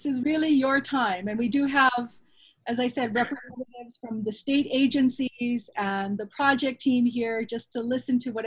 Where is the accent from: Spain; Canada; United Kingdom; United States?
United States; Mililani, Hawaii; And I should just say, I grew up in Mililani, so I'm a big fan of Wahiawa's food.